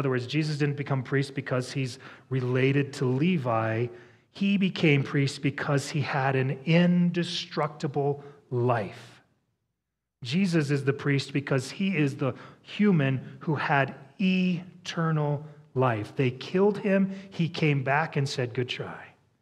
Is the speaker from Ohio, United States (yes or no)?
no; Wyoming, United States; I'm not part of the nation of Israel in that way. I'm from Wyoming.